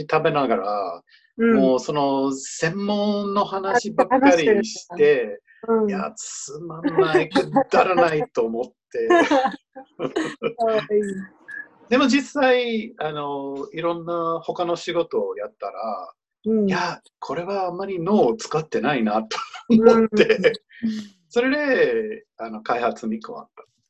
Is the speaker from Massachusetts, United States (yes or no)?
yes; Boston, Massachusetts, United States; now in San Francisco, United States; いや、生まれ育ちはボストン。